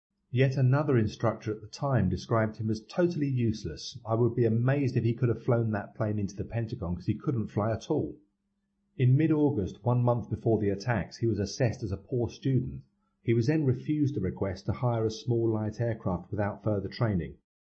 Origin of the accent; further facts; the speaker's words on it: Netherlands; so being a Dutch citizen myself and fluent in German, I tried to speak to him in German.